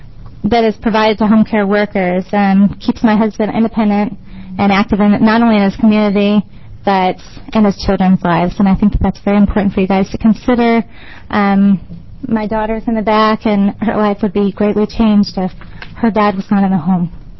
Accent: McMinnville, Oregon, United States; I'm from McMinnville, Oregon.

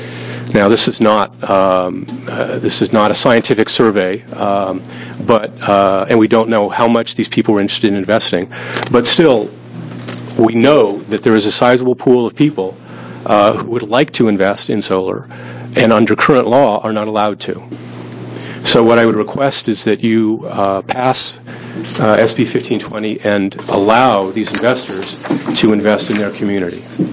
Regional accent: Corvallis, Oregon, United States; I'm from Corvallis, and I'd like to share some of my experience with financing solar projects in Oregon.

